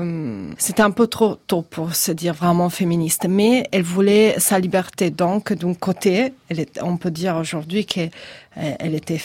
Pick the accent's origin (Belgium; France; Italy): Italy; Genoa, Liguria; Moi, je viens de Gênes, Genova. C'est plus grand d'Angoulême